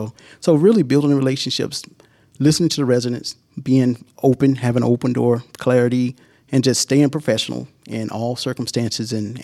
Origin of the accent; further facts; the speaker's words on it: Warner Robins, Georgia, United States; now in Atlanta, United States; I think my energy comes from my roots, from my hometown, Warner Robins, Georgia, football town. You know, just everyone knows everyone, and I came to Atlanta, and I kind of kept that going.